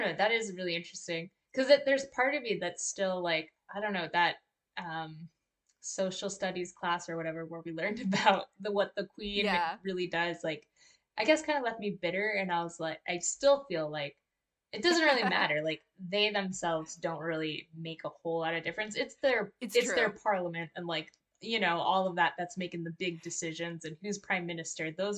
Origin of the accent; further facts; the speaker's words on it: Canada; growing up in Canada, we kind of have like a unique perspective